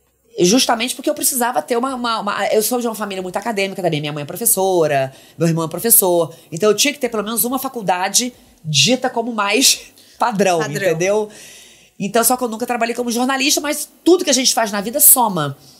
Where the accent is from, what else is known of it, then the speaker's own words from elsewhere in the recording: Macaé, Rio de Janeiro, Brazil; born there; Eu nasci na cidade de Praia, em Macaé